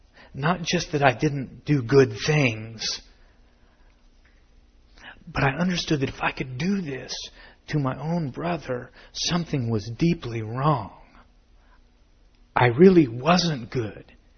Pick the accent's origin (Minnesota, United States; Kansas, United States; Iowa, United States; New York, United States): Kansas, United States; Manhattan; My brother Paul and I grew up in Manhattan, Kansas. That was our home.